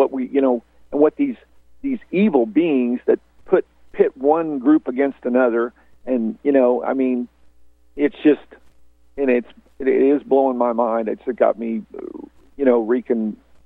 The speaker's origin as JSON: {"language": "English", "region": "Missouri", "country": "United States", "said": "For everybody, the listeners, I'm from Southern Missouri, and I'd been down to that area"}